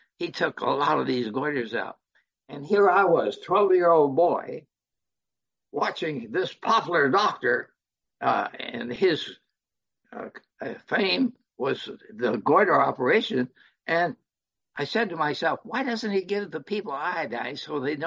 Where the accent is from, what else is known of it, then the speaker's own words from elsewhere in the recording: China; I grew up in China